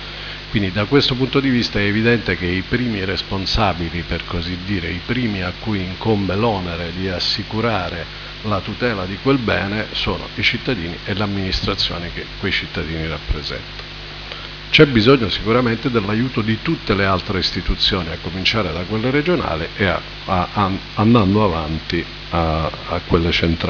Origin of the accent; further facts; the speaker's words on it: Lucca, Tuscany, Italy; io poi in fondo vengo da Lucca, quindi conosco Prato.